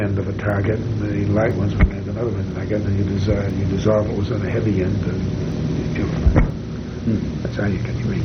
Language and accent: English; Maine, United States; I come from Maine, so I mean, I didn't understand.